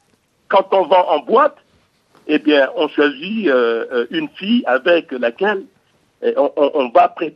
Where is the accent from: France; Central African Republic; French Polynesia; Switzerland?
Central African Republic; Et chez nous, en Centrafrique, il y a des danses religieuses